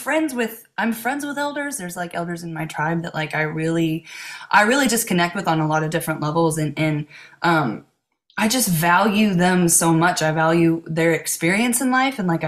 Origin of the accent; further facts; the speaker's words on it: Cincinnati, Ohio, United States; now in Los Angeles, United States; So I grew up in Cincinnati, and like my first sort of big one was in Cincinnati.